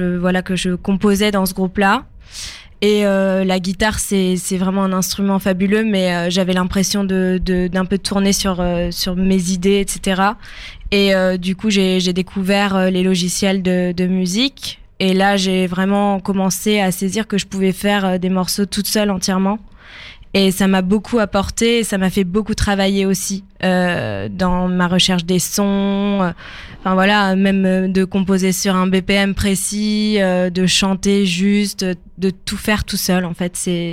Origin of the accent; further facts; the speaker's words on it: Le Havre, Normandy, France; Et j'ai été aussi un peu basé à Rouen, ce qui m'a permis de connaître un peu la scène musicale aussi de Rouen et de connaître celle du Havre également parce que bah, j'ai grandi au Havre.